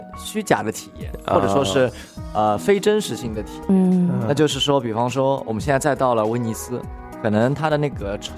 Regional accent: Shanghai, China; 我是上海人，可能我已经很久没有去过东方明珠，也很久没有去过城隍庙了，

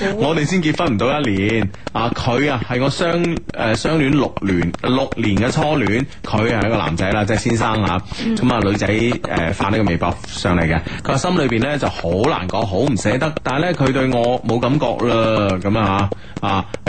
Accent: Guangdong, China; 我哋中国人，广东人，

